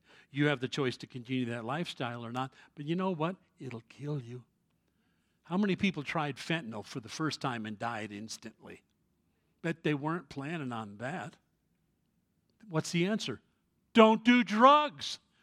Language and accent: English; New York City, New York, United States; As a kid, I grew up in New York City